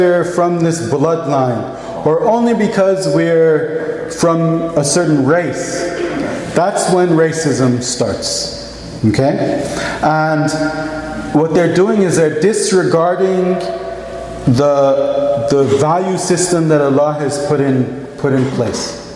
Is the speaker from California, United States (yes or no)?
yes; Los Angeles, California, United States; So for instance, many of you know I'm a convert to Islam. I'm from Los Angeles, from this city.